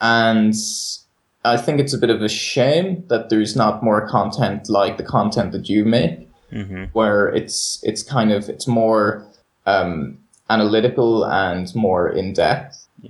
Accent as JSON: {"language": "English", "country": "Ireland", "accent": "Irish", "said": "as an Irishman, if anyone's listening, you can probably tell that I've that exotic accent."}